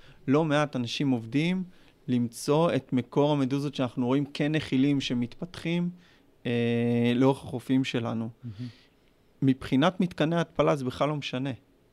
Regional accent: Nahariya, Northern District, Israel; אני נהריאני במקור.

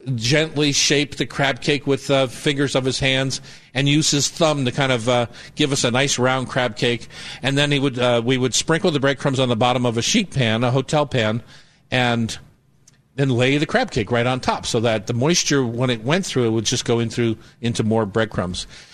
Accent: Newark, Delaware, United States; moved away as an adult; also born or lived in Cleveland; back in the Mid-Atlantic, where I grew up, I was born in Cleveland, raised in Newark, Delaware, until I moved away at 18 years old. I moved across the country here.

